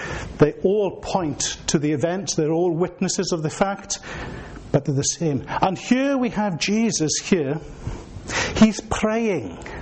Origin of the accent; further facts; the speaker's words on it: Wales, United Kingdom; as a Welshman, not just a Welshman, but as someone from South Wales who lived on the Gower, summer holidays would frequently be down on the Gower beaches.